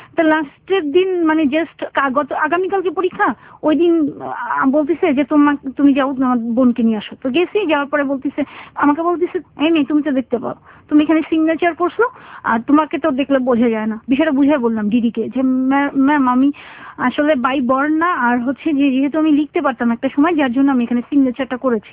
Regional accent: Dhaka, Dhaka Division, Bangladesh; also born or lived in Madaripur; আমি তো আসলে মাদারীপুর, ডিস্ট্রিক্ট হচ্ছে মাদারীপুর, কিন্তু আমি বেসিক্যালি ঢাকার মেয়ে

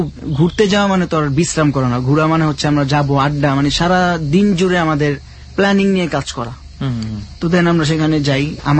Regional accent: Dhaka, Dhaka Division, Bangladesh; আমরা ঢাকার ছেলে

